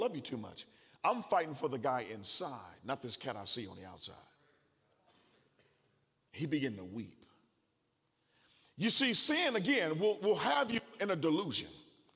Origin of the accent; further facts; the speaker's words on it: Oakland, California, United States; I'm not from College Station. Amen. You know, I'm from East Oakland. You know what I mean? The city of dope.